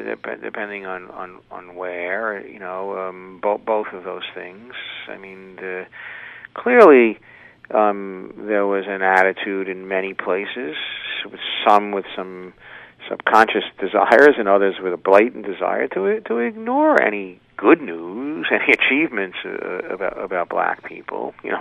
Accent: New York, United States; also born or lived in South, United States; And I grew up in New York, but lived in the South for 10 years from the late 60s to the 70s.

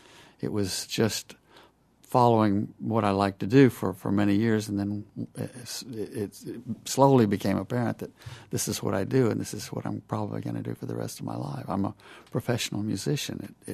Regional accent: Texas, United States; I grew up in a small town north of Dallas in Texas

